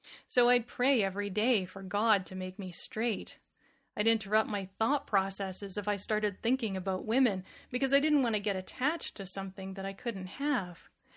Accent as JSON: {"language": "English", "country": "Canada", "said": "I am Canadian, after all."}